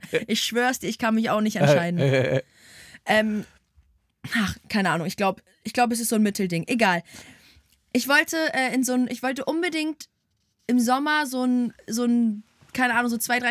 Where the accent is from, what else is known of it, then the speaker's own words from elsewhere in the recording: Hamburg, Germany; Ich komme aus Hamburg, Digga.